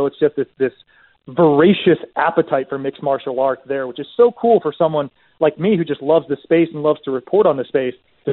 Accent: United States; accent: American; they hear my American accent and they say, hey, what are you here for?

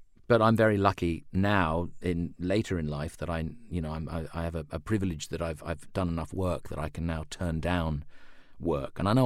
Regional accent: London, United Kingdom; I was a fan of the Gerald Durrell books as a child growing up in London in the 70s and 80s.

